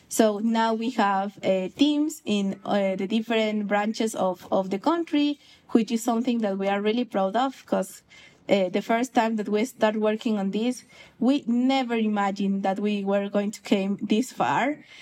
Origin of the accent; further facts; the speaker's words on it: Quito, Pichincha, Ecuador; Yes, I grew up in Quito. I'm from Quito, the capital of Ecuador. I'm surrounded by amazing mountains.